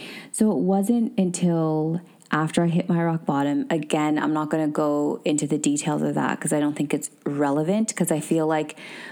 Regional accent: Canada; we were adopted by an amazing, incredible woman, and we were raised in Canada.

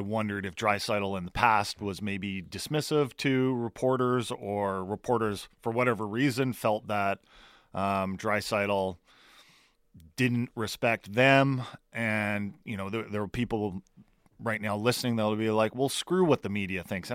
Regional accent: Germany; it reminds me of the time when I was growing up in Germany.

